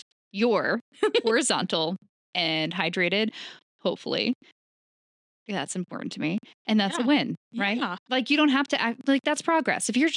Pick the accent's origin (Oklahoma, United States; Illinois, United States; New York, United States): New York, United States; If you don't know this, I'm from New York.